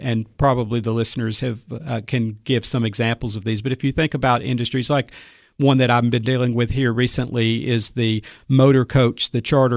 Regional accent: Cookeville, Tennessee, United States; No, I grew up in Cookeville.

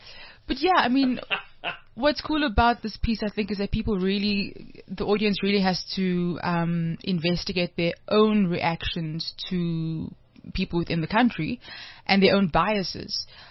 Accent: Cape Town, Western Cape, South Africa; people don't realize that I'm from South Africa, from Cape Town, and I'm like, no, I'm South African, I'm from here.

